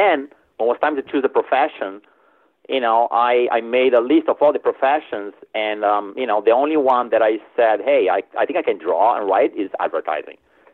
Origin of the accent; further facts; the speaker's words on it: Brazil; English is a second language; now in United States; Yeah, I'm originally from Brazil. That's why I have this accent. But I'm also American, right? So I vote, I pay taxes, I'm doing my part. I grew up in Brazil, born and raised.